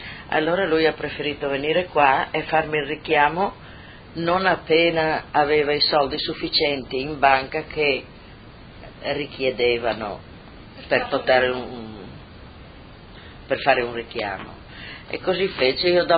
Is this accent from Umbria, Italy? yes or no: no; Basilea di Spilimbergo, Friuli-Venezia Giulia, Italy; Sono nata a Basilea di Spilimbergo.